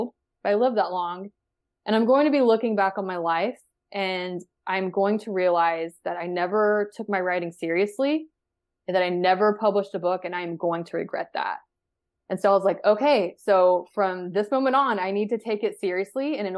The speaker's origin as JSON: {"language": "English", "region": "Georgia", "country": "United States", "said": "and I'm from Georgia, and we had some ice and snow days."}